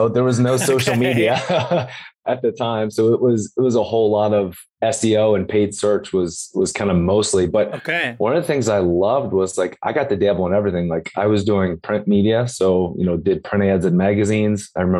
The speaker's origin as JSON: {"language": "English", "town": "Cincinnati", "region": "Ohio", "country": "United States", "said": "I'm from Cincinnati, Ohio. We've got great companies like Procter & Gamble and Fifth Third and Kroger that are headquartered there."}